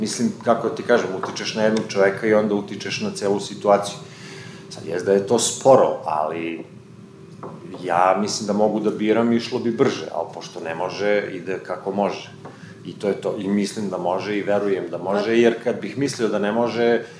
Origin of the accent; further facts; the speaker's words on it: Kragujevac, Šumadija, Serbia; Ja sam jedini pisac iz Kragujevca